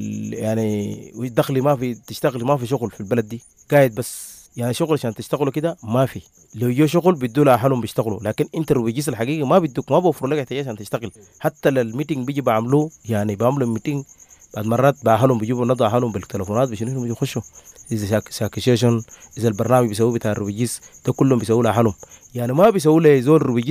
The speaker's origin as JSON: {"language": "Arabic", "town": "Kadugli", "region": "South Kordofan", "country": "Sudan", "lives_now": "Uganda", "said": "أنا في السودان في كادوغلي ومحافظتنا طولودي ومحلية من حليب"}